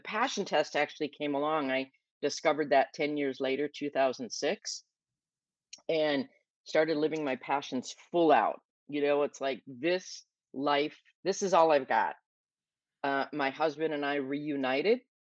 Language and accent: English; Minnesota, United States; So I grew up in Minnesota, little tiny town, 250 people.